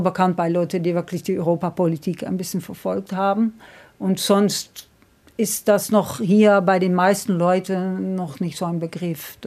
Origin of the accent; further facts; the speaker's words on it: Netherlands; wir sind als Niederländer Menschen so wie alle anderen